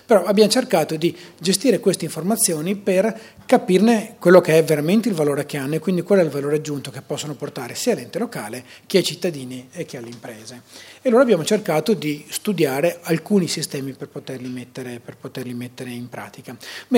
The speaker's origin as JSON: {"language": "Italian", "town": "Vicenza", "region": "Veneto", "country": "Italy", "accent": "Vicenza dialect", "said": "Sentite anche che sono di Vicenza, della mia cadenza dialettale, ma portate pazienza."}